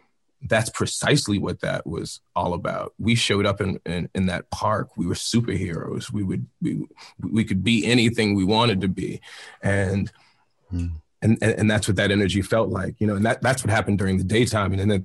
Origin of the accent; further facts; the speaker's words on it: New York City, New York, United States; also born or lived in New England; So I was growing up in New England during the school year, but growing up in New York City during the summer times